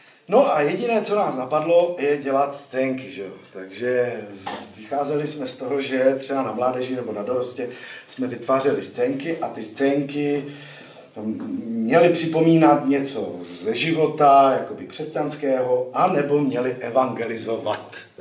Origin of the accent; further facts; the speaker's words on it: Silesia, Czechia; pocházím ze Slezska.